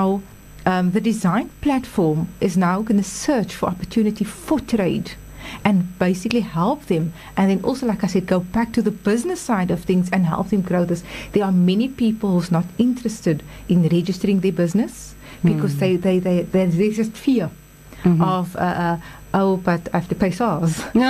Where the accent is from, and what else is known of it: South Africa